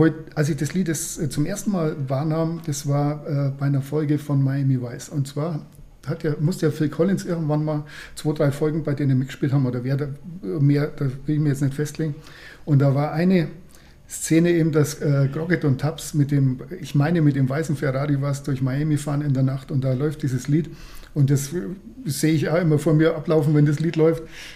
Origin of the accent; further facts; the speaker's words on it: Schönwald, Germany; Ich bin in Schönwald aufgewachsen.